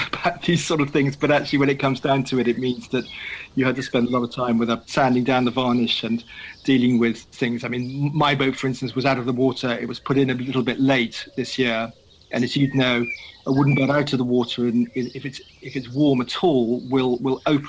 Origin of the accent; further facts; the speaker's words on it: England, United Kingdom; I'm from England, as they say here.